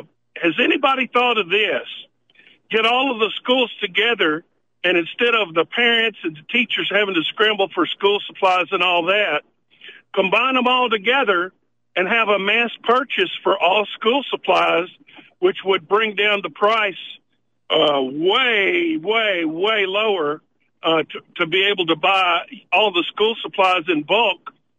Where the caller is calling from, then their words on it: Midwest City, Oklahoma, United States; Right now I'm in Midwest City, but I'm headed to Edmond.